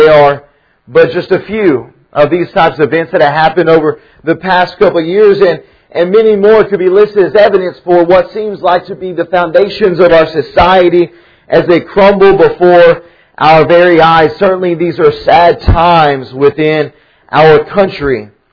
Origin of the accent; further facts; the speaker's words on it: Tennessee, United States; the shootings of the Marine base in Chattanooga, Tennessee, near my hometown